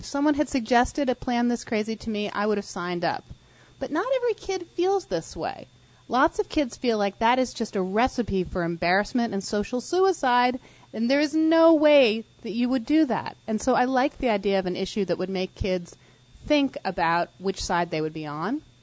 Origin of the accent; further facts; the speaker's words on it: Vermont, United States; In addition, I grew up Jewish in Vermont, where there were not very many other Jewish kids.